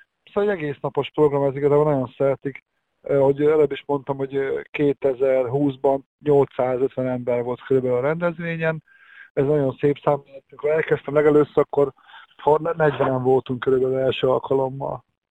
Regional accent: Szeged, Csongrád-Csanád, Hungary; hiszen közös a cél, szegediek vagyunk

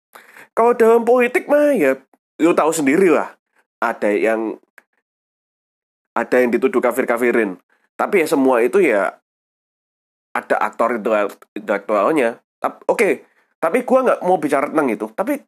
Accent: Surabaya, East Java, Indonesia; di kota Surabaya ini kota gue.

